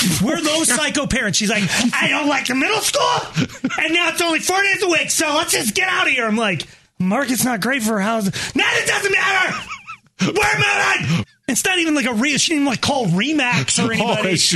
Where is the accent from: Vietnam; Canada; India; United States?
United States; Longmont, Colorado; Like, I grew up in Longmont, a long, far way away